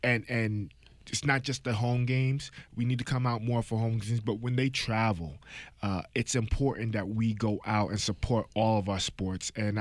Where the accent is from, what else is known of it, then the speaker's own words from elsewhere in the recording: Bronx, New York, United States; I'm from the Bronx, New York, and I grew up in an apartment building